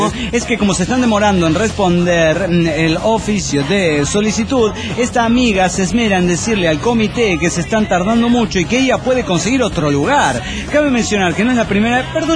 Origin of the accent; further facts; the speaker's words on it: Cuernavaca, Morelos, Mexico; de Cuernavaca, Morelos, México.